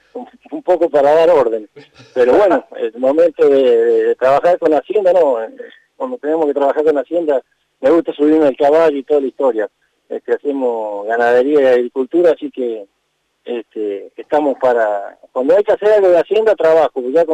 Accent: Córdoba, Argentina; para mí es sumamente importante porque soy cordobés

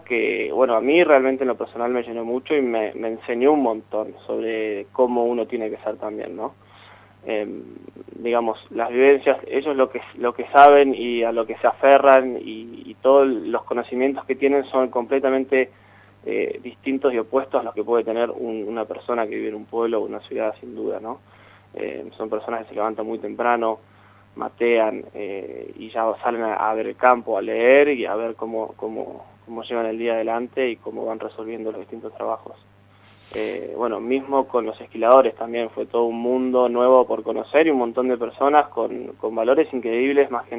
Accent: Villa La Angostura, Neuquén, Argentina; Nosotros somos de Villa La Angostura, son 1000 y pico de kilómetros

